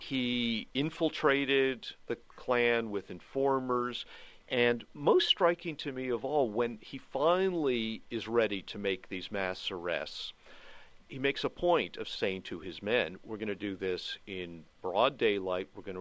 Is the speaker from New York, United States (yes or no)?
no; Massachusetts, United States; born there; Well, I live in Virginia. I was born in Massachusetts, so what does that make me? I guess a carpetbagger, right?